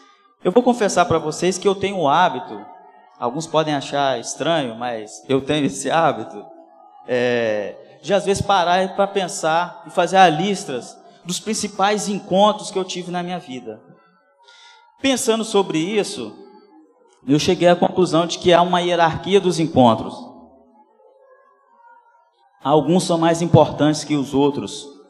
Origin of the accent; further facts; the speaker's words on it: Governador Valadares, Minas Gerais, Brazil; eu decidi voltar para minha terra natal. Aí eu cheguei em Valadares, que é a minha terra natal